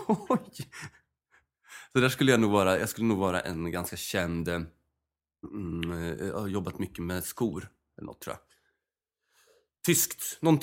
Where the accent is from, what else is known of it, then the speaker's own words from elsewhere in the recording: Örebro, Örebro County, Sweden; på grund av att vi är från Örebro.